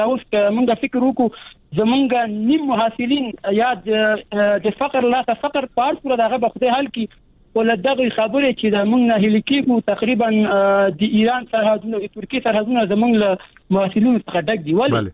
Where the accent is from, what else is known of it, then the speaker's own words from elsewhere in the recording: Afghanistan; موږ د افغانستان خلک یو، په همدې هېواد کې